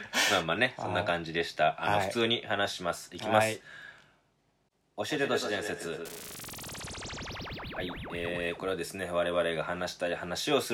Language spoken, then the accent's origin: Japanese; Okayama, Japan; 地元岡山でね